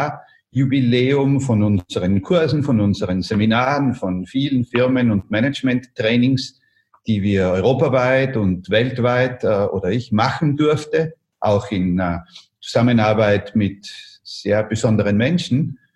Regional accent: Austria; Ich glaube, man hört es. Ich bin Österreicher und ich hoffe trotzdem, dass man mich versteht.

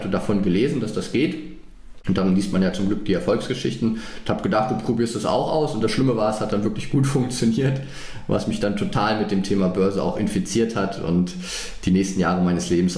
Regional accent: Frankfurt, Germany; für mich jetzt als Frankfurter momentan die Wahlheimat eher wieder an die Ostsee geht

